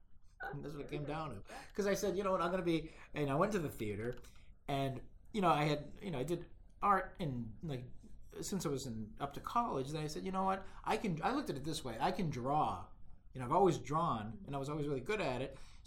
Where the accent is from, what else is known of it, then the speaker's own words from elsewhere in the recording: Massachusetts, United States; when I was growing up in the 70s, there was a cool local, because I grew up in Massachusetts, there was a guy named Captain Bob.